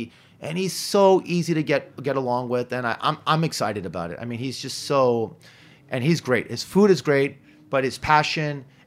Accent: New York City, New York, United States; Listen, I grew up in Hell's Kitchen. I kind of went through that whole phase of gentrification and all

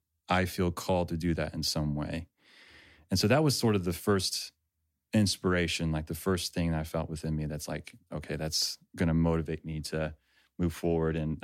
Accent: Siloam Springs, Arkansas, United States; I grew up in Silent Springs. And so that's where I went to high school

